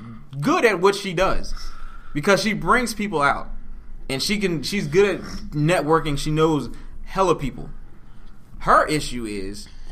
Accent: Harlem, New York, United States; It's just funny to me because where I'm from Harlem.

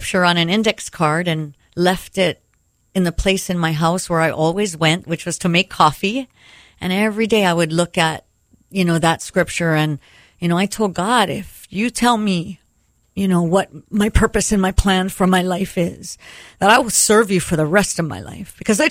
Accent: Pearl City, Hawaii, United States; I grew up here in Hawaii, in Pearl City and Aiea.

